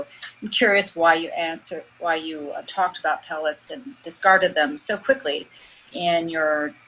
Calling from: Missouri, United States; Hi, I'm a listener from Missouri. I was recommended your podcast by my gynecologist in Missouri.

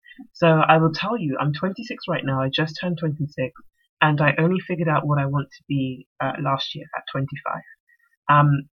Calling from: United Kingdom; I'm speaking from the United Kingdom, and here they encourage young people to specialize very early.

